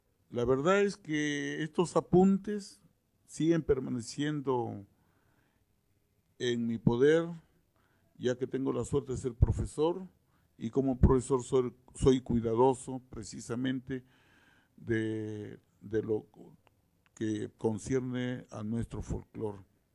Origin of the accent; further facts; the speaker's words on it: Villa de Eten, Lambayeque, Peru; En mi tierra, en la ciudad de Villa de Eten, mis paisanos, al levantarse a las 5 de la mañana